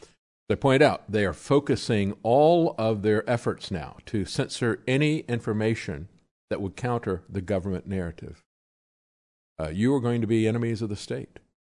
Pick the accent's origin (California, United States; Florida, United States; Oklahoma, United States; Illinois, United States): Florida, United States; Tampa; I grew up in Tampa, Florida